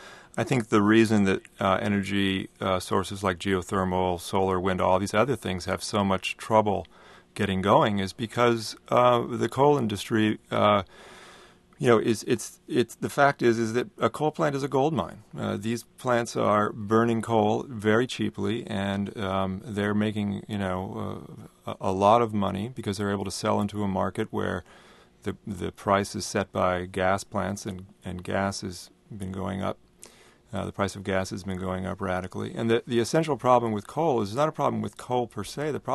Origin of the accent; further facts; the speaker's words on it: California, United States; I want to say I grew up in Silicon Valley, and I am a big believer in technology as a tool to solve social problems